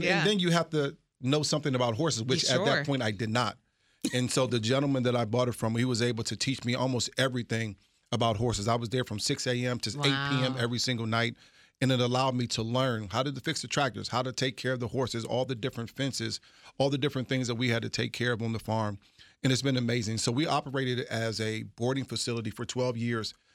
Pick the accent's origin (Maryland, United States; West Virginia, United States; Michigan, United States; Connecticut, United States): Maryland, United States; Fort Washington; Yeah, so, you know, I grew up in Fort Washington, Maryland.